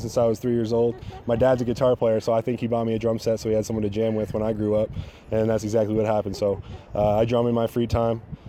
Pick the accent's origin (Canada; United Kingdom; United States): Canada; so I guess I'll go with … for the sake of being Canadian.